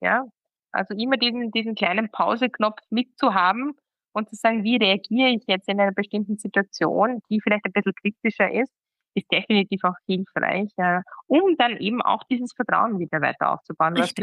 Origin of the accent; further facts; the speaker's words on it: Austria; born there; also born or lived in Greece; ich bin international aufgewachsen. Ich bin im Endeffekt geboren in Österreich, dann 7 Jahre in Griechenland gelebt. Mein Vater ist Österreicher, meine Mama aus Pakistan.